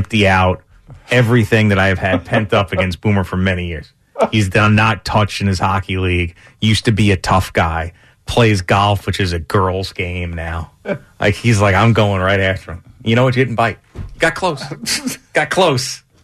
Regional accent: Brookhaven Hamlet, New York, United States; I mean, I grew up in Brookhaven Hamlet, so I'm very familiar with Yaphank.

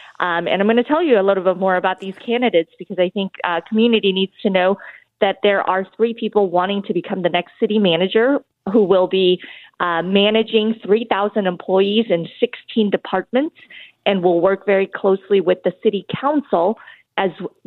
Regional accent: Guatemala; born there; first language Spanish; English is a second language; Sí, se puedo hablar en español. That's my very first language. I was born in Guatemala, so Spanish is my first language, followed by Chinese and English.

